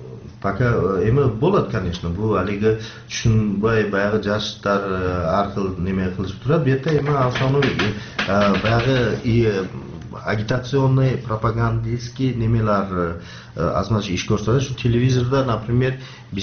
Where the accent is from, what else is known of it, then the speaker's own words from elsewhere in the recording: Uch-Korgon, Batken Region, Kyrgyzstan; born there; Kyrgyz is a second language; Эми биз ушу Кыргызстанды ушу Үч Короондо шакта төрөлгөнмүн 60-чы жыл.